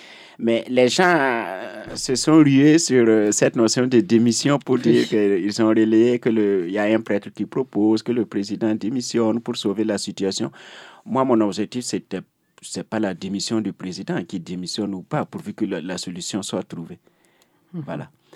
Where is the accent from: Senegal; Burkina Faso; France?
Burkina Faso; chez nous, en Afrique, au Burkina Faso en particulier, le chef n'est d'aucun parti